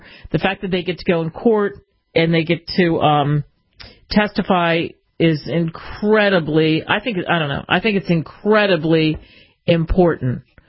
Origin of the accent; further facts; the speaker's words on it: Philadelphia, Pennsylvania, United States; I'm from the Philadelphia area, so you know I'm going to root for the Philadelphia Eagles.